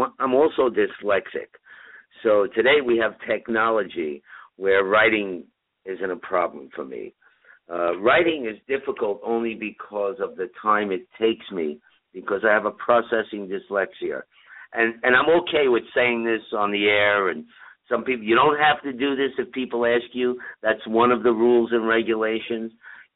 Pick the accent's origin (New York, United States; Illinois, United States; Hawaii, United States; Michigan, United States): New York, United States; New York City; I grew up in East Harlem. By the way, you said East New York. That's Brooklyn. East Harlem, New York.